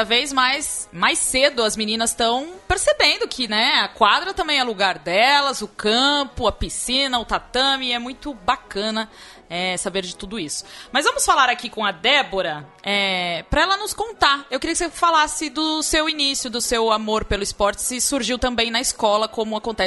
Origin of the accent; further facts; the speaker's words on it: São Paulo, Brazil; Zona Leste, igual eu